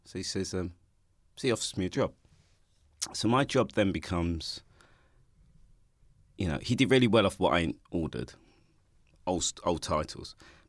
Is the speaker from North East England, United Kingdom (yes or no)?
no; Stoke Newington, London, United Kingdom; Central Foundation, and I grew up in Stoke Newington.